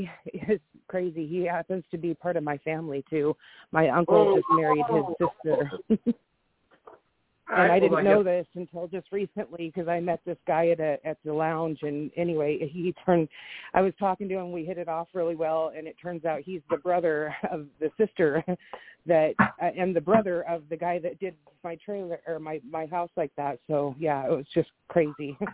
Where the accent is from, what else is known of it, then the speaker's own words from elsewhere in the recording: Washington, United States; I'm from Washington State.